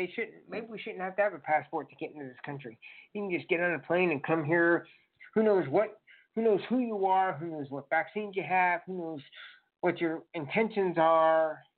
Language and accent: English; Chicago, Illinois, United States; Well, I'm from Chicago, and running a big city is easier than running a small one.